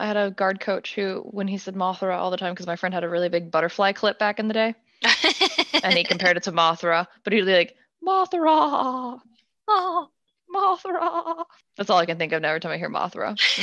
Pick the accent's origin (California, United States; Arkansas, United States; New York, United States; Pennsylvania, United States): Pennsylvania, United States; Pittsburgh; they used stock footage of my hometown.